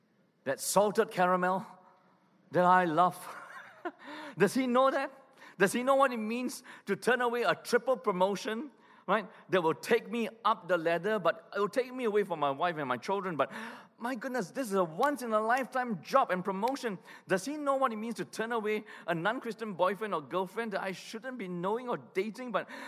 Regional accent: Malaysia; I grew up in Malaysia.

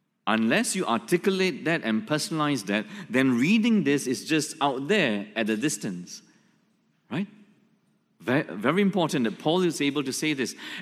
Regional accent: Malaysia; now in Singapore; I loved it in Singapore when I came here from Malaysia after I graduated from Australia.

